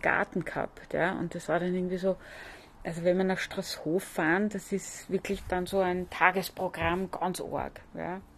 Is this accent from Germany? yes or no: no; Vienna, Austria; ich als Wienerin bin ja in der Innenstadt aufgewachsen